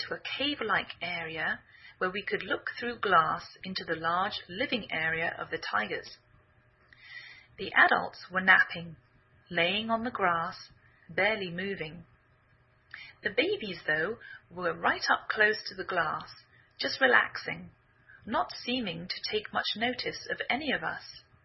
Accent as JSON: {"language": "English", "region": "England", "country": "United Kingdom", "lives_now": "United States"}